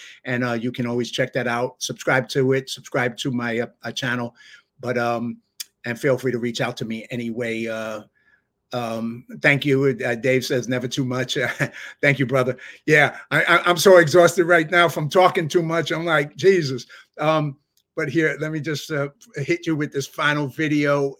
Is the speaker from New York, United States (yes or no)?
yes; New York, United States; And good thing I'm a New Yorker and I talk too fast.